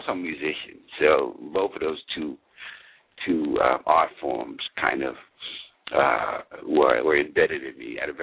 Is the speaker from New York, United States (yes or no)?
yes; New York City, New York, United States; So when I was younger, I grew up in New York City